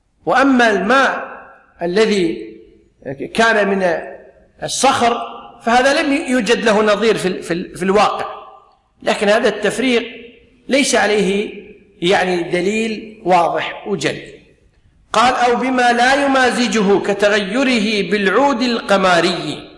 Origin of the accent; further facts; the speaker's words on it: Kuwait; مثل عندنا في الكويت ما نسميه بالماء الصليبي